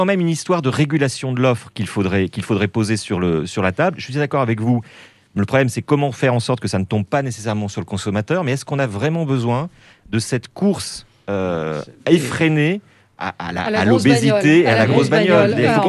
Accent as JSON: {"language": "French", "town": "Paris", "region": "Île-de-France", "country": "France", "said": "parce que je suis un Parisien bobo islamo-gauchiste, donc je prends des véhicules de location pour aller à la campagne."}